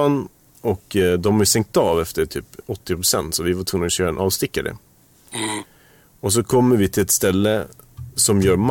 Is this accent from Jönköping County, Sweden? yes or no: no; Stockholm, Stockholm County, Sweden; jag som inbiten stockholmare